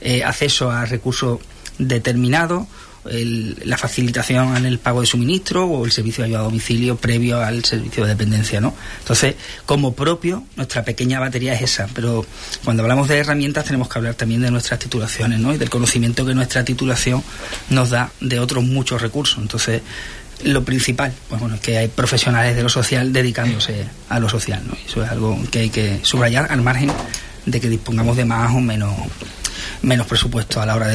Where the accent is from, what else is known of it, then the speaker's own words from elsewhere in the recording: Huelva, Andalusia, Spain; Yo que vengo de otro barrio de aquí, de Huelva, yo soy de La Orden